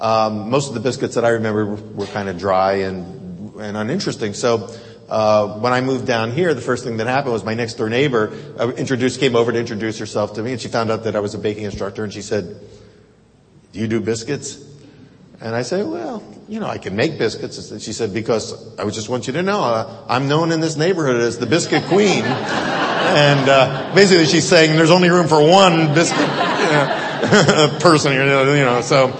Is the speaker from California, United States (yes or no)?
no; Philadelphia, Pennsylvania, United States; also born or lived in Boston; I'm from Philadelphia, from the Northeast area, North Central and Northeast. I lived in Boston for a long time.